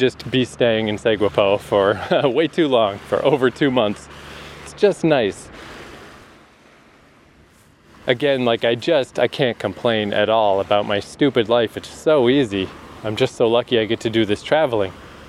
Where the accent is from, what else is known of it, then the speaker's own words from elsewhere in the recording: Eastern Canada, Canada; Maybe it's because I'm from Eastern Canada.